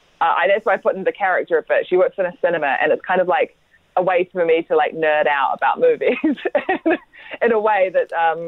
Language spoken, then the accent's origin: English; New Zealand; I shouldn't be here. I'm from New Zealand.